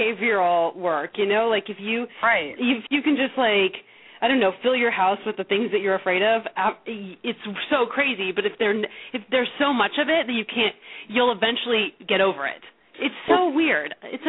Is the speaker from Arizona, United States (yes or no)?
yes; Arizona, United States; also born or lived in Germany; I'm from Arizona. I went to UCLA. I studied in France for a little while, and then I lived in Germany after college